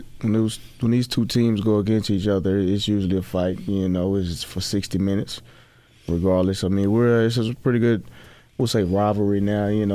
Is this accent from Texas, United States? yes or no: yes; Texas, United States; You know, I'm from Texas, kind of a Cowboy.